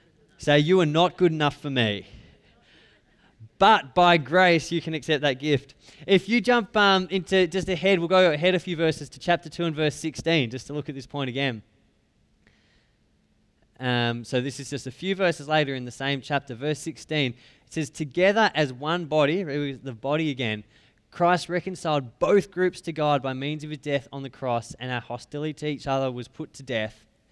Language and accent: English; Australia; Being an Australian, sort of from, usually from August, September-ish, through till about March, April-ish, every night is play cricket.